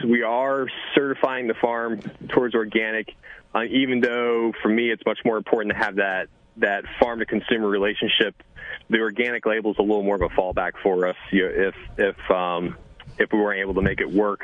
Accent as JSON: {"language": "English", "region": "Maryland", "country": "United States", "tie": "born or raised there", "moved": "yes", "said": "I grew up in Maryland, left Maryland in 2007, went to Polyface Farms, and was an apprentice there."}